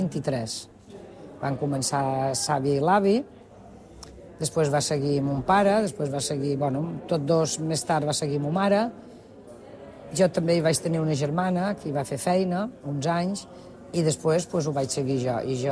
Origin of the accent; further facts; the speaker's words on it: Mahón, Balearic Islands, Spain; born there; vaig néixer dia 6 de gener de 1960. Vaig néixer a Mahó junt amb un germà. Jo som melliza.